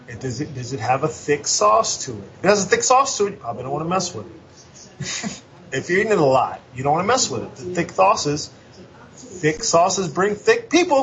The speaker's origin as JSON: {"language": "English", "region": "Texas", "country": "United States", "said": "I'm from Texas. I like to eat barbecue a lot. Like Southern barbecue, and there's not really any up here"}